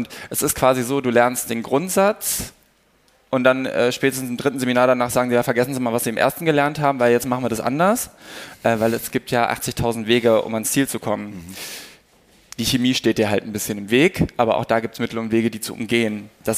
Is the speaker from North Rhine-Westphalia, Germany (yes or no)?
yes; North Rhine-Westphalia, Germany; now in Berlin, Germany; Also in NRW, wo ich herkomme, ist es mehr. Ich bin aber hier nach Berlin gezogen, habe dann hier die Ausbildung gemacht.